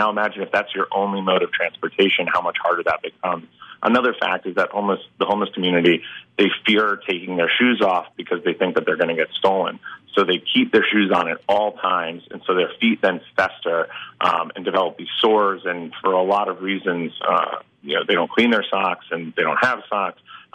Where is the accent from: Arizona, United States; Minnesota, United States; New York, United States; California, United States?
New York, United States; Yeah, I grew up in New York, and, I was kind of, when I graduated college, I followed a very traditional, New Yorker path